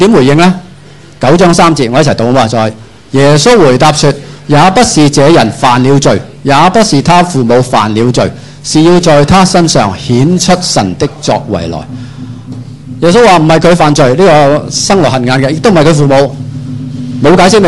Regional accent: China; 我哋中国人行街吓吐啊

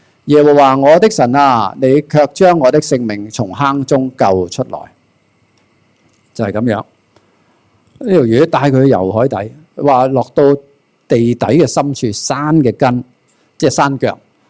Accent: Hong Kong; 我哋香港人都系啦，究竟你上船落船咧，系嘛？

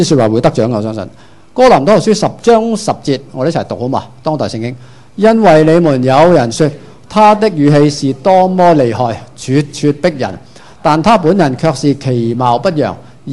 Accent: Hong Kong; 我哋香港人好，我哋啲广东话好精警嘅四个字啫

